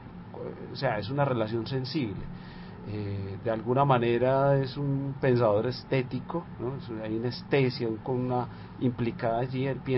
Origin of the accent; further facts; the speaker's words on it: Envigado, Antioquia, Colombia; Yo, si bien no soy de Envigado, me crié en Envigado desde que era muy niño